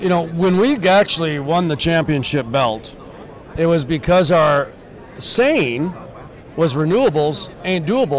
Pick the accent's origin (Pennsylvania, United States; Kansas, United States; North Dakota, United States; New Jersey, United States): North Dakota, United States; Well, we're from North Dakota. We've got a lot of private land